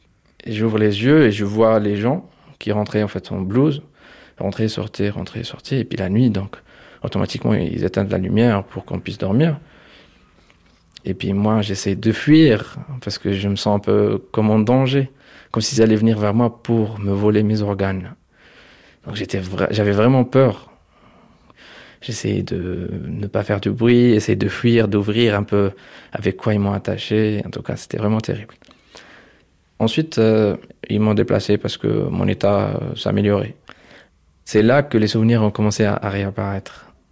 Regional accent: Algeria; moved away as an adult; now in Geneva, Switzerland; j'ai 33 ans, je suis algérien, j'ai grandi en Algérie. Jusqu'à l'âge de 25 ans, j'ai quitté l'Algérie. C'est ma vie artistique qui m'a mené à Genève.

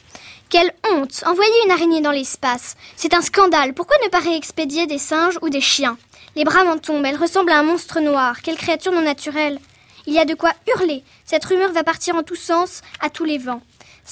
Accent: Moldova; French is a second language; now in France; Je viens de la Moldavie.

